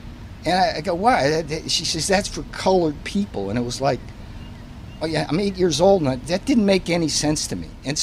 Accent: California, United States; you know, I'm a Californian. We don't see race out there.

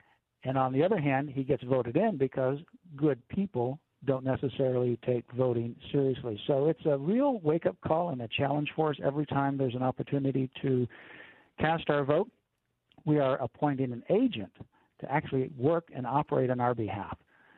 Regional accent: Florida, United States; You know, I remember growing up in Florida, I saw the space shuttle go up all the time

